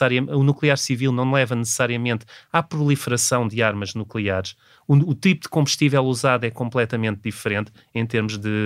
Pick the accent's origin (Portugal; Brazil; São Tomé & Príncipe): Portugal; Alhandra, Lisbon; Eu nasci perto de Lisboa. O meu pai fazia parte da direção da coletividade da vila onde eu cresci, em Alhandra.